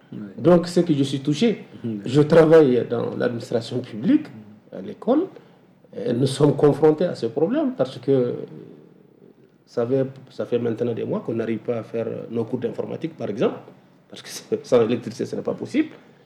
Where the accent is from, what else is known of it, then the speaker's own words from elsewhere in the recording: Mali; Mais en tant que Malien, en tant qu'observateur, il est de mon devoir aussi de dire mon point de vue